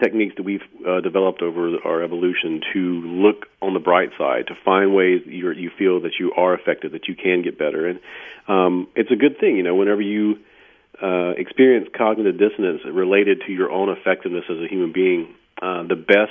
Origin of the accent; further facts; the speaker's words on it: the South, United States; I'm a Southerner, and we really highly value as a culture in this region, and I think this is probably true for your region too, humility.